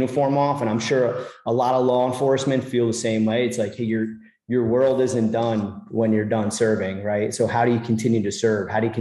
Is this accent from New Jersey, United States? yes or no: yes; Nutley, New Jersey, United States; For one, loved growing up in New Jersey. I grew up in Essex County, a town called Nutley, New Jersey.